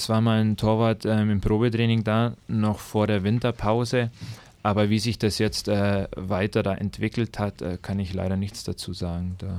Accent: Füssen, Bavaria, Germany; ich komme aus Füssen im Allgäu.

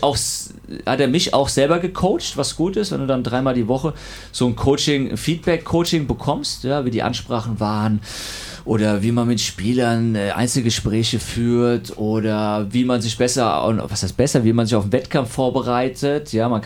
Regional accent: Frankfurt, Hesse, Germany; Allerdings, ich komme aus Frankfurt

